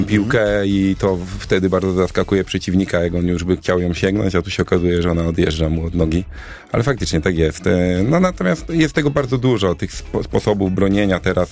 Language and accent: Polish; Poznań, Greater Poland Voivodeship, Poland; born there; Mam taką historię, że urodziłem się w Poznaniu, ale z racji tego, że mój tato jest żołnierzem, to wędrowaliśmy po różnych miejscach w Polsce